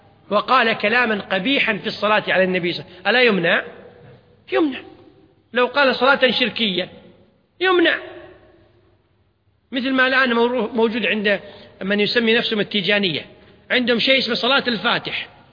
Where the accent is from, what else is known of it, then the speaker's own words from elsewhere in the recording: Kuwait; ومع الأسف موجودة في بعض المساجد عندنا في الكويت، يوجبونها من الهند ويوزعونها في المساجد